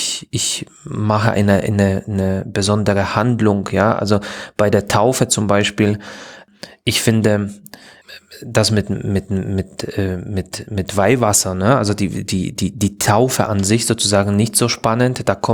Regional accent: Silesian Voivodeship, Poland; born there; Ich bin sowas von katholisch. Ich bin katholisch durch und durch, ja. No. Also ich bin in Polen, in Schlesien geboren. Beide Eltern katholisch, die ganze Familie katholisch.

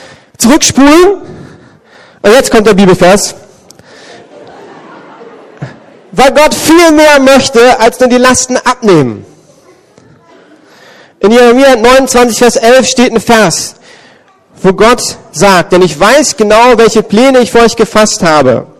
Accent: Berlin, Germany; dann spannst du dich als Berliner, weil du merkst, ich bin ganz alleine unterwegs.

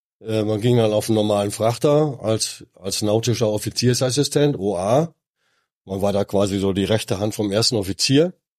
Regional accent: North Rhine-Westphalia, Germany; born there; Ich bin kein Küstenkind, ich bin gebürtig aus dem Ruhrgebiet.

